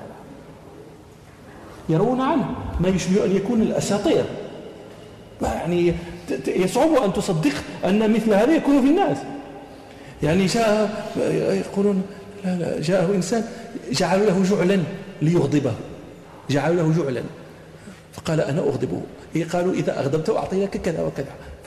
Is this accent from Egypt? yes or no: no; Morocco; من قبيلة المشهورة عندنا في المغرب